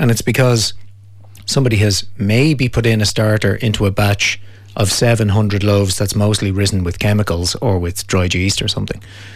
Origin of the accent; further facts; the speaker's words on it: Kilkenny, County Kilkenny, Ireland; from Crowan Cottages here in Kilkenny